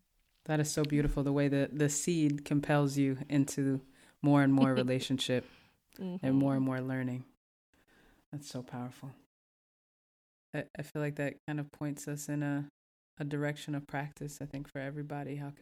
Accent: the South, United States; because I'm from the South, mm-hmm. and I love collard greens

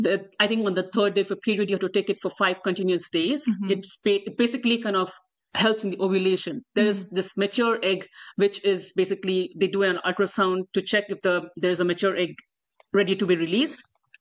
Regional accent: India; moved away; We are immigrants. I'm from India.

